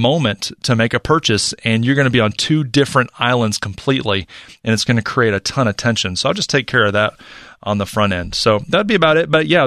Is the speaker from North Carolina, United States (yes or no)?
yes; Charlotte, North Carolina, United States; Our next call comes in from Charlotte, North Carolina, my hometown.